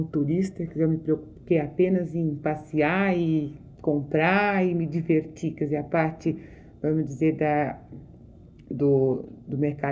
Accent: São Paulo, Brazil; Como eu nasci e fui criada em São Paulo

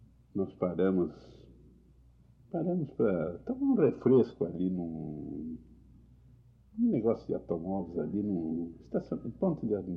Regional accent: Brazil; Um caso que me aconteceu como brasileiro, um caso muito triste, né?

